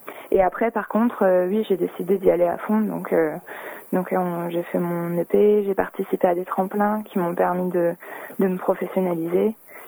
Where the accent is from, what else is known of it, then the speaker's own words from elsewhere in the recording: Narbonne, Occitanie, France; Après, j'ai grandi en France, mais j'ai grandi à Narbonne, en fait, dans le sud de la France.